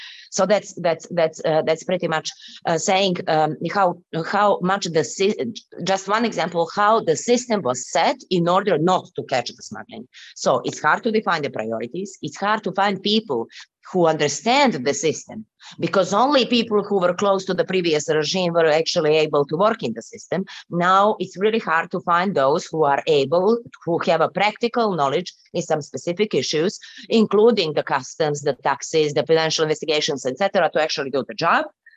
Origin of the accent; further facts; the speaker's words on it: Montenegro; I mean, I'm coming from Montenegro and we have so many examples.